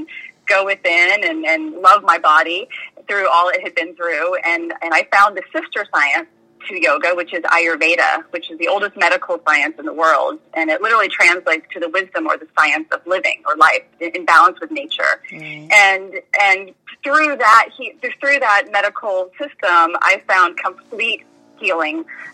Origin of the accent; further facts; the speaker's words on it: Georgia, United States; I'm originally from Georgia. So when I was first diagnosed, I was searching bookstores in Savannah and in Atlanta and around the state trying to find alternative treatments.